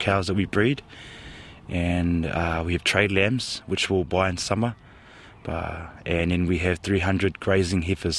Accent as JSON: {"language": "English", "town": "Christchurch", "region": "Canterbury", "country": "New Zealand", "tie": "born or raised there", "also_born_or_lived": "Samoa", "second_language": "English", "said": "I was born in Christchurch and Mum and Dad took us to Samoa. So I was there for 6 years. And then coming back, I had to learn how to speak English and everything."}